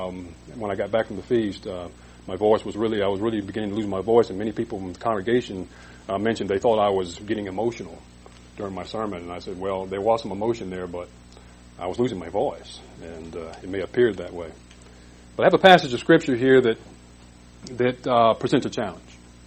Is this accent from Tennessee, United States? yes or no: no; Charleston, South Carolina, United States; I am from Santee. I say Santee, actually Charleston, below Charleston, South Carolina.